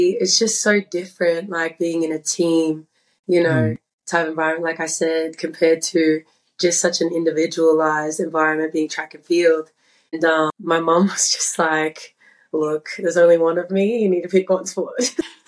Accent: Brisbane, Queensland, Australia; Yeah, so I was born and raised in Brisbane, Queensland, Australia, the Sunshine State.

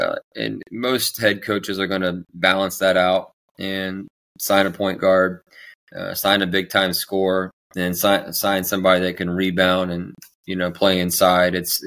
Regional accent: Indiana, United States; the Indiana Pacers, which I'm from Indiana, so it's actually really nice to see the Pacers playing that style.

